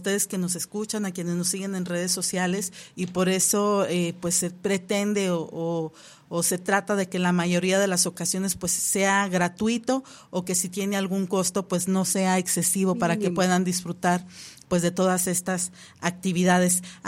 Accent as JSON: {"language": "Spanish", "country": "Mexico", "said": "estas bonitas tradiciones que tenemos como mexicanas, como mexicanos"}